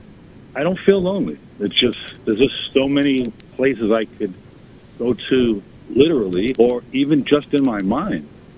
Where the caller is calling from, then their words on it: Long Island, New York, United States; from Long Island.